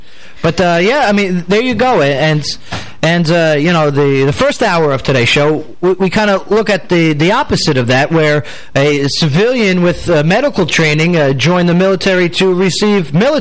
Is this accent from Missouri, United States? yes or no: no; New Jersey, United States; also born or lived in New York; Growing up in Jersey, New York, and I had the Mustang, you know, the Firebirds, you know, the Nissan 300ZX, you know, these rear-wheel sports cars, okay?